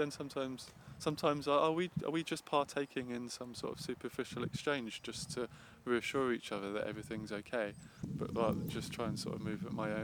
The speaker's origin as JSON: {"language": "English", "town": "Brighton", "region": "South East England", "country": "United Kingdom", "said": "I'm from Brighton, day one."}